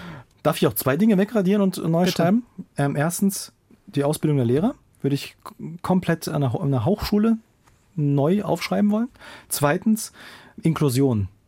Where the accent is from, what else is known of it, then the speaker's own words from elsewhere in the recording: Berlin, Germany; Also wenn ich sage, ich komme aus Berlin, dann sagen die Leute, ja, wackeln mit dem Kopf, verdrehen die Augen und sagen, aber eigentlich, also dass man in Berlin gezeugt und zur Welt gekommen ist